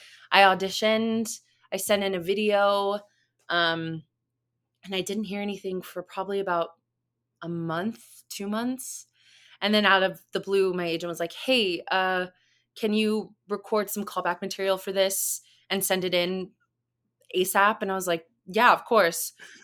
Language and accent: English; El Paso, Texas, United States; So I was born in El Paso. There wasn't a lot of theater in the area growing up because it's just, you know, being a small border town, just not the focus.